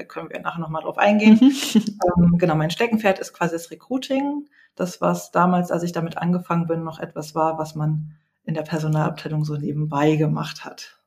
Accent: Hamburg, Germany; ich bin 41 Jahre alt, ich komme ja aus Hamburg, ich arbeite und lebe auf St. Pauli.

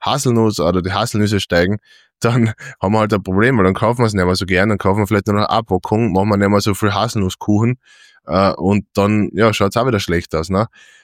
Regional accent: Austria

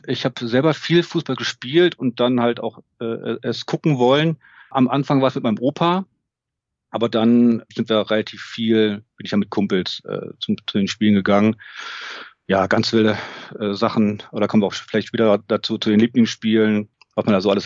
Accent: Berlin, Germany; born there; now in Essen, Germany; Nein, ich kann von mir behaupten, geborener Berliner zu sein. Das steht zumindest in meinem Ausweis.

